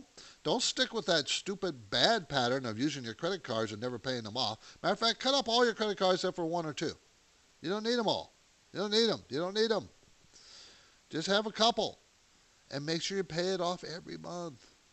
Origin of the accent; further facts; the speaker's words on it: West Coast, United States; I grew up here in the West Coast, but I got out of college. First job was in New York City. What a cultural shock for me.